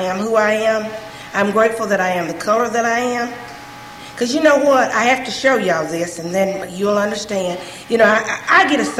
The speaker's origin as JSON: {"language": "English", "town": "Morristown", "region": "Tennessee", "country": "United States", "said": "I'm from Morristown, Tennessee."}